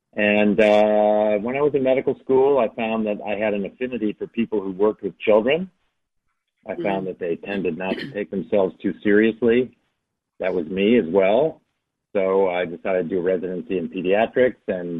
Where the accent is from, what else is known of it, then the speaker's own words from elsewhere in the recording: Illinois, United States; the home where I grew up outside of Chicago